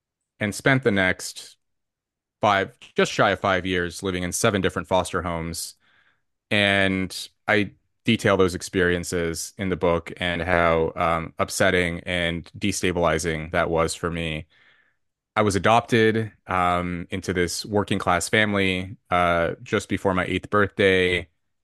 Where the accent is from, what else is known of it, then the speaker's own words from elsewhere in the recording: Los Angeles, California, United States; I was born into poverty in Los Angeles, and my mother, and she became heavily addicted to drugs.